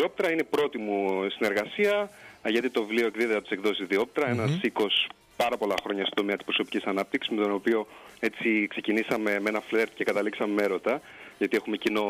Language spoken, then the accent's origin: Greek; Crete, Greece; Είναι πλέον σαν δεύτερο μου σπίτι η Κύπρος. Έτσι κατάγομαι από την Κρήτη, οπότε καταλαβαινόμαστε ως νησιώτες